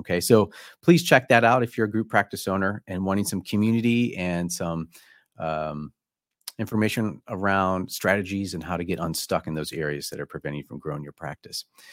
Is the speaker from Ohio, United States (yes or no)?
yes; Ohio, United States; I'm originally from Ohio, but my parents are now in Pennsylvania up by Erie.